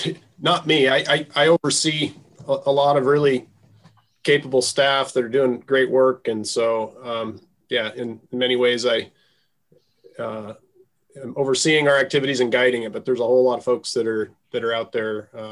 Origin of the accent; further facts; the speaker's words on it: Idaho, United States; Well, I guess for starters, I'm born and raised in Idaho. And so this state's been home to me